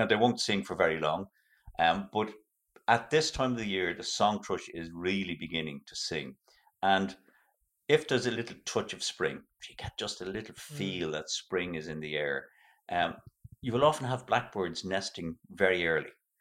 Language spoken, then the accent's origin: English; Dublin, Leinster, Ireland; I remember when I was growing up in Finglas